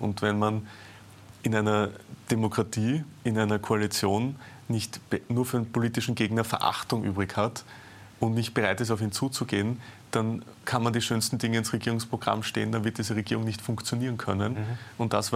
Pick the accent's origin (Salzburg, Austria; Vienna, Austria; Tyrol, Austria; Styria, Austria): Vienna, Austria; Naja, ich bin im Favoriten aufgewachsen, wohne auch noch immer dort.